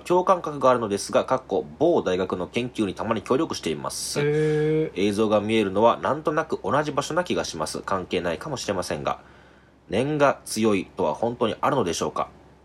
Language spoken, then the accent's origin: Japanese; Shikoku, Japan; 私は四国出身で